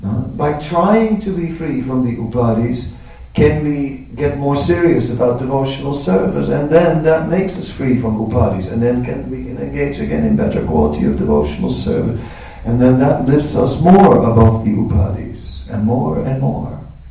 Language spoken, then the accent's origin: English; Netherlands; English is a second language; So see, I'm Dutch, and therefore it's different for me.